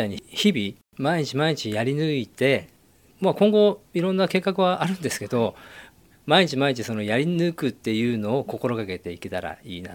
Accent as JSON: {"language": "Japanese", "town": "Fujisawa", "region": "Kanagawa", "country": "Japan", "said": "出身は藤沢の鵠沼でして、もともとずっと結婚するまでは海沿い、海の方に住んでました。で、結婚してから藤沢の全業とか、いわゆるその中部ですね、そちらの方に今までずっと住んでるんですけれども"}